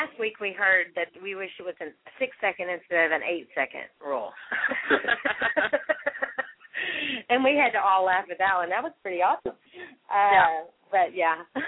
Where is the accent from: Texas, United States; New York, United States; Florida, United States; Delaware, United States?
Texas, United States; Belleville; Well, best of luck. My hometown is Belleville.